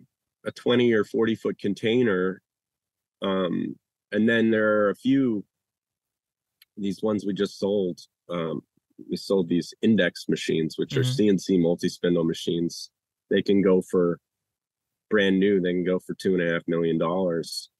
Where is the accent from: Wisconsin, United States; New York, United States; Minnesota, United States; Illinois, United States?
Illinois, United States; Chicago; I'm from Chicago. It's like my favorite movie.